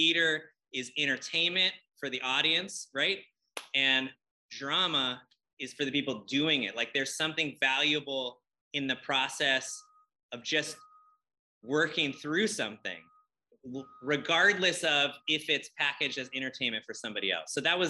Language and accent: English; Hawaii, United States; I'm not Hawaiian, but I was born and raised here, but that's important.